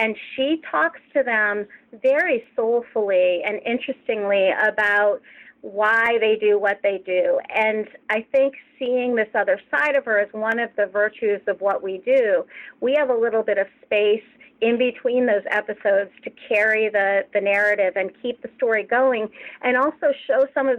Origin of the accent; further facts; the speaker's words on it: Maine, United States; also born or lived in Connecticut; My extended family is from Maine, and when we moved to Connecticut from Maine, one of the things we brought with was this whoopie pie recipe.